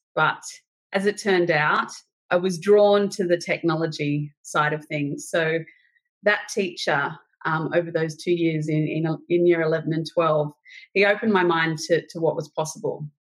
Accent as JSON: {"language": "English", "town": "Sydney", "region": "New South Wales", "country": "Australia", "tie": "born or raised there", "said": "So I grew up in Sydney's Northern Beaches, and I went to an all-girls school"}